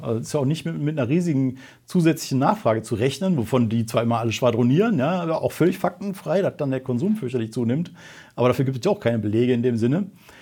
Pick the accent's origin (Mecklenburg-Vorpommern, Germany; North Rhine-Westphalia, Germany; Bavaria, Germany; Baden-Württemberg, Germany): North Rhine-Westphalia, Germany; Remscheid; jedenfalls nicht aus Remscheid, wo ich herkomme